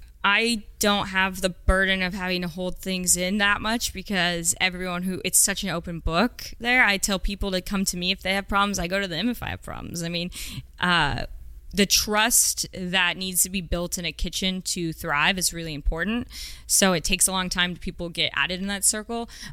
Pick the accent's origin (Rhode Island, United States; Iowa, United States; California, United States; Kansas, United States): California, United States; Roseville; Yeah, so I grew up in Roseville.